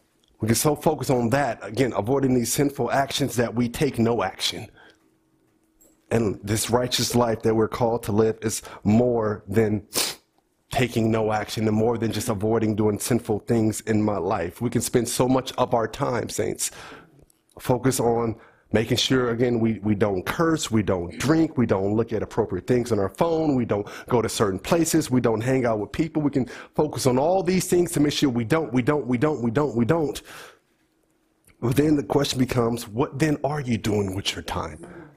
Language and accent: English; Oakland, California, United States; Because especially growing up in Oakland, I know so many people that just got killed right out of high school.